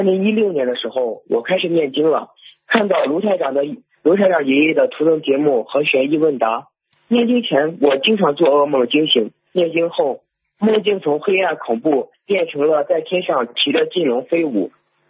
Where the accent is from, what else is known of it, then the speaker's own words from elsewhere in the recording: Shandong, China; 我来自山东，今年15岁，是一名马上进入高一的学生。